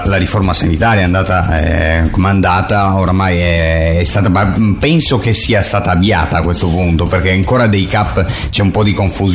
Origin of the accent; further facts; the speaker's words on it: Gemona, Friuli-Venezia Giulia, Italy; born there; io sono nato a Gemona, nell'ospedale di Gemona